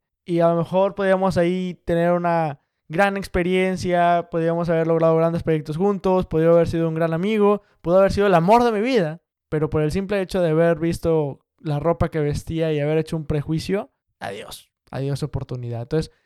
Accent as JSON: {"language": "Spanish", "town": "Monterrey", "region": "Nuevo León", "country": "Mexico", "said": "Hicimos carnita asada como buenos regios y trajimos pues mucho ambiente mexicano."}